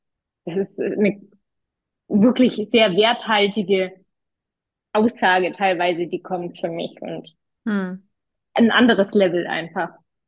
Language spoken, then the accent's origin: German; Stuttgart, Baden-Württemberg, Germany; Also ich bin jetzt auch nicht in Armut aufgewachsen und schön irgendwie im Stuttgarter Stadtrand so irgendwie, das war nett.